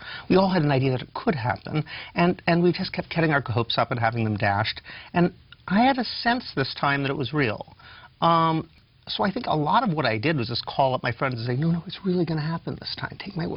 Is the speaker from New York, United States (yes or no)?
yes; New York, United States; My vote has never mattered. I'm from New York, so my vote has never mattered.